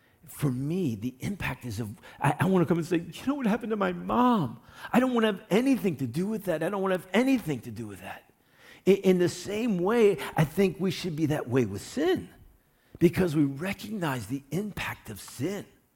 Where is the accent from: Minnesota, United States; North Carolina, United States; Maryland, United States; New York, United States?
Maryland, United States; Baltimore; I'm from Baltimore, Maryland, and I love my crabs.